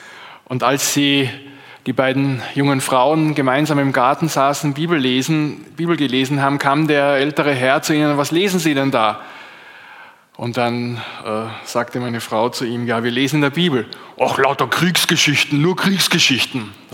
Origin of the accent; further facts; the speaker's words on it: Austria; Oder bei uns in Österreich hieß es dann immer unterrichtsfreie Zeit.